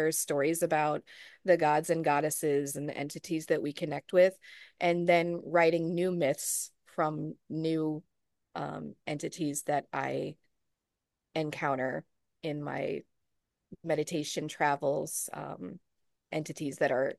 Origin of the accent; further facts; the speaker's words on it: St. Louis, Missouri, United States; now in New Orleans, United States; So I was a transplant from St. Louis, Missouri, which is another one that has kind of like this necropolis-y energy to it.